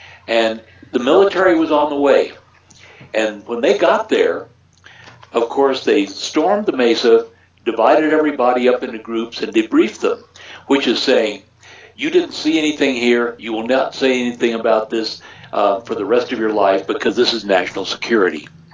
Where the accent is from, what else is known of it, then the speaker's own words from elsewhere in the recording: New Mexico, United States; Now, of course, I grew up in New Mexico, but there were probably more military in New Mexico than there were civilians.